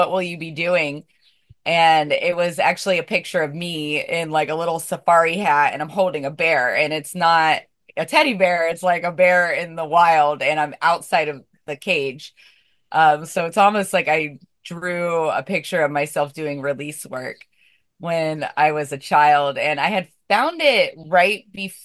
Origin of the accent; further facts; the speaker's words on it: United States; I don't know Celsius because I'm American, but it's 80